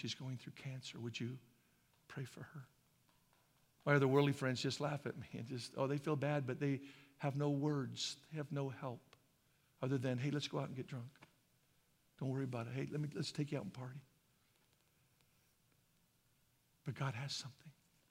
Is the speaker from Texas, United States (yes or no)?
no; Boise, Idaho, United States; accent: Idaho; And now I'm from Boise, Idaho. And she goes, yeah, you have an Idaho accent. I go, what? I have an accent too.